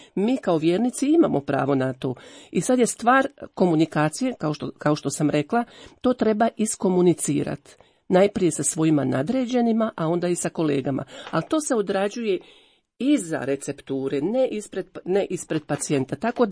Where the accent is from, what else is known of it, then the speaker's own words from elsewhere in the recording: Croatia; gdje je nastao problem kod nas u Hrvatskoj?